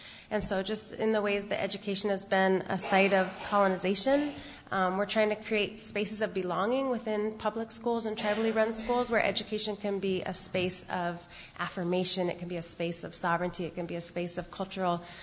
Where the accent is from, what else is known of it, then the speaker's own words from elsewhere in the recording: Oregon, United States; native, so questions of belonging and, you know, working for my people are complicated when you're born and raised in Oregon.